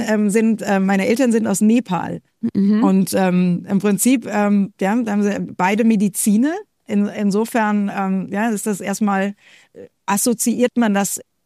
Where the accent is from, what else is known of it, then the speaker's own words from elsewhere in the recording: Rhineland, Germany; Ja, ich bin ja Rheinländerin und somit naturoptimistisch.